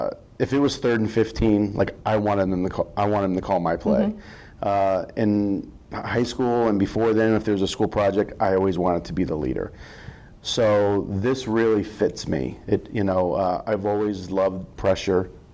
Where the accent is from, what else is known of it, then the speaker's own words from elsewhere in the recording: Fort Bragg, North Carolina, United States; also born or lived in Japan / Germany / Connecticut; I'm an Army brat. So I was born in Japan. I've lived in Germany for a year and a half. I spent most of my younger years in Fort Bragg, North Carolina, and then ultimately moved to Connecticut to live with my grandparents